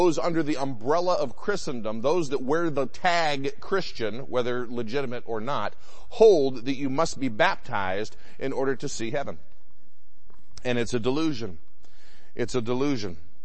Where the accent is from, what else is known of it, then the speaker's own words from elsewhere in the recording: Michigan, United States; I grew up in Michigan, and we had an enormous Roman Catholic church about half a mile from my house.